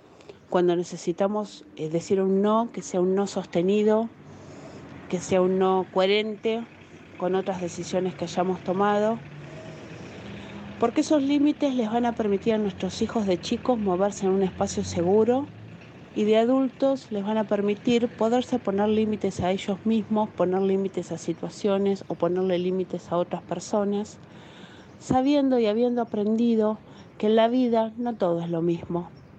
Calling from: Mar del Plata, Buenos Aires Province, Argentina; de Mar del Plata

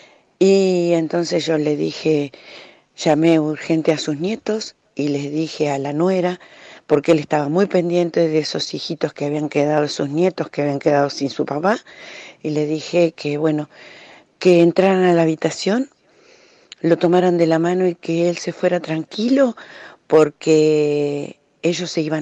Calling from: Victoria, Entre Ríos, Argentina; de Victoria, Entre Ríos.

